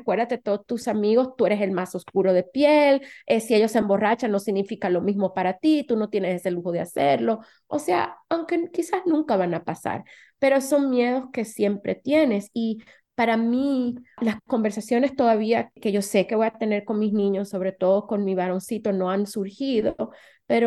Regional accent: New York, United States; Y recuérdate que la ciudad de Nueva York, nosotros crecimos cuando vinimos en el sur del Bronx. Tú casi no veías a nadie de otro color. Y los latinos que veían, o sea, los muchos dominicanos no habíamos en ese sector

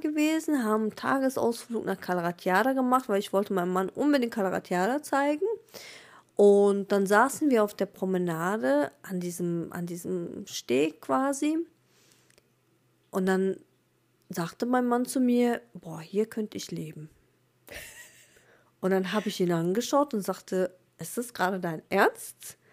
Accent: North Rhine-Westphalia, Germany; Ich komme aus NRW, Nähe Oberhausen, aber ich bin ja gebürtig Südländerin. Ich komme ja gebürtig aus dem warmen, schönen Libanon.

